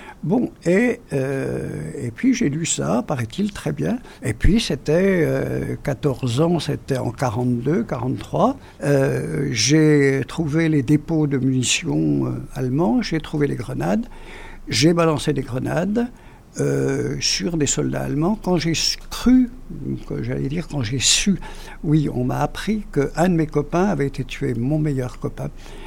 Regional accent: Brittany, France; accent: Breton; j'avais l'accent breton et que les gars se foutaient de moi un petit peu pour mon accent breton

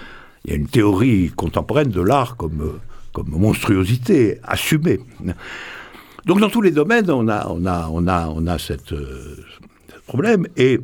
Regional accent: Morocco; born there; je suis né au Maroc.

